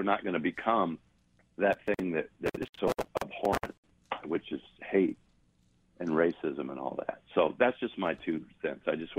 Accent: United States; I was like shocked as an American.

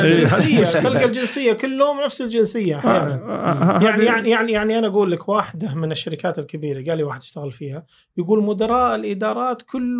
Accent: Al-Qassim, Saudi Arabia; بس انا قصيمي صراحه

